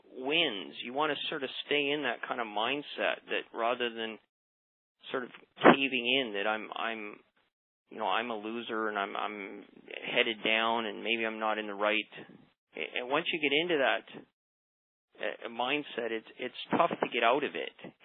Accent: Canada; I'm a Canadian

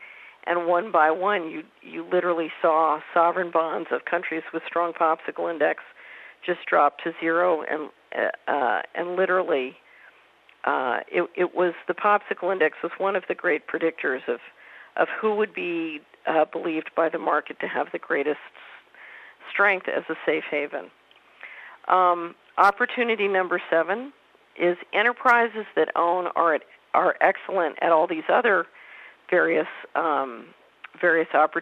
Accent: Philadelphia, Pennsylvania, United States; When I was a little girl growing up in West Philadelphia, the popsicle index was 100%

